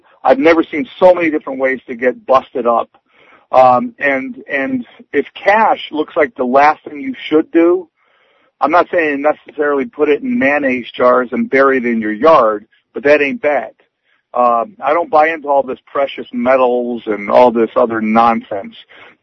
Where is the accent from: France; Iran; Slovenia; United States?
United States; You know, as an American, I would support the government.